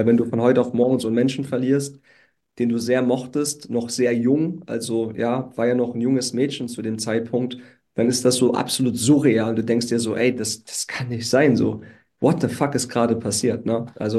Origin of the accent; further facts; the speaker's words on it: Saarbrücken, Saarland, Germany; born there; Ja, ich bin ja in Saarbrücken geboren, komme aus einer ganz, ganz, ganz, ganz, ganz kleinen Gemeinde, sage ich mal.